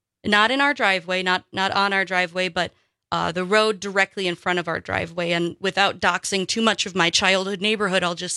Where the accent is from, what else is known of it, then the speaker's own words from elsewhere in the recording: Park Falls, Wisconsin, United States; also born or lived in Stevens Point / Wausau; now in Milwaukee, United States; When I was born here in Wisconsin and I've lived in Wisconsin my whole life, and yet I feel like the stranger in the strange land. I was born in Stevens Point. I grew up near Park Falls for many years, then moved to Wausau.